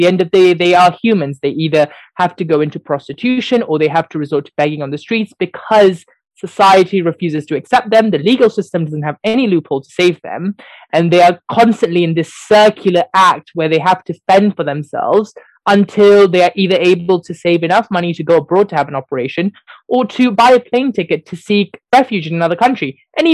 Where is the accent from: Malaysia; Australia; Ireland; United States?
Malaysia; moved away as an adult; I grew up in Malaysia until I was at the age of 18.